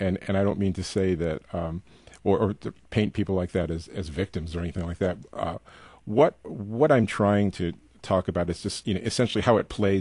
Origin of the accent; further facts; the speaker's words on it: Brooklyn, New York, United States; My dad was a bricklayer, and we're both from Brooklyn, Bensonhurst, Brooklyn.